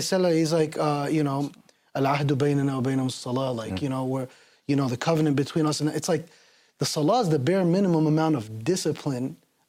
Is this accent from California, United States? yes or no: no; Paterson, New Jersey, United States; Yeah, I'm from Patterson.